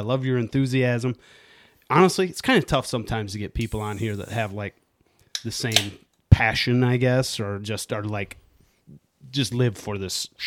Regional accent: Michigan, United States; of course, because I'm biased because we're from Michigan.

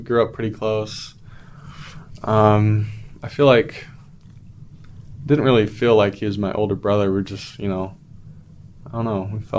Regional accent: Bakersfield, California, United States; I'm from Bakersfield, California.

